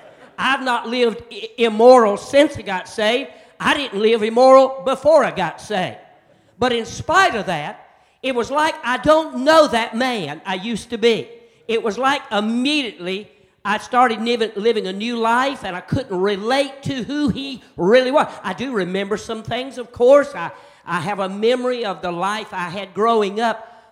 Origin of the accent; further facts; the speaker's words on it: North Carolina, United States; But I'm a country boy. I'm from North Carolina. My wife's from Texas.